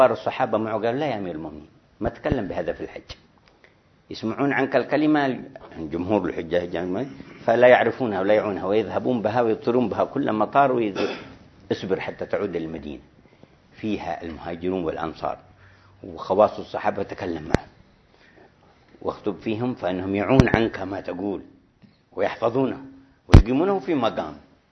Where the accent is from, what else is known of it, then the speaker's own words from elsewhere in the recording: Hadhramaut, Yemen; أيام شيوعية عندنا في حضرموت